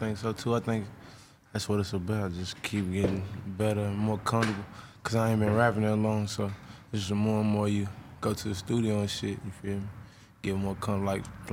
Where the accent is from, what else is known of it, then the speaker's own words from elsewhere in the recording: Louisville, Kentucky, United States; I'm from Louisville, Kentucky.